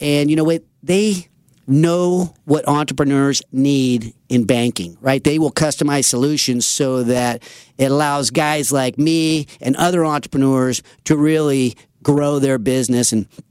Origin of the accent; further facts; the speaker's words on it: Roseville, California, United States; I grew up here in Roseville in the Sacramento area. This is my hometown.